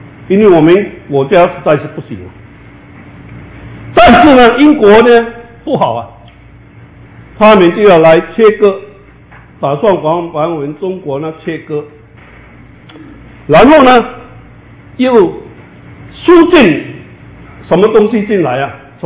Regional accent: Kinmen, Fujian, Taiwan; 从我们祖国呢，从我们家乡金门

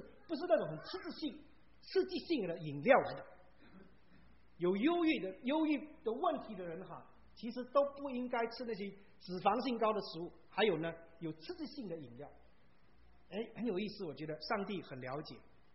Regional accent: Malaysia; now in United States; 那我咱们在马来西亚长大，我们都是一早起来就是在路边就有那个面摊哈

